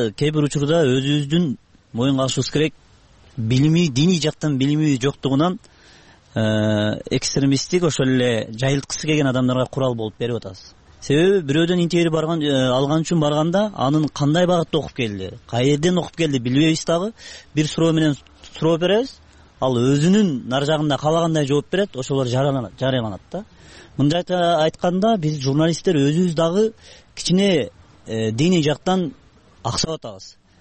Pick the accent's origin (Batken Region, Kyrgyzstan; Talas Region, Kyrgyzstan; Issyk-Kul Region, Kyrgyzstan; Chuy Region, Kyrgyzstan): Batken Region, Kyrgyzstan; А бирок ошол мен өзүм Баткенден болом.